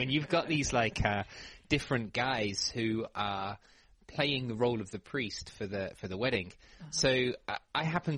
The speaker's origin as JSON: {"language": "English", "country": "United Kingdom", "said": "Well, yeah, because I'm British, maybe."}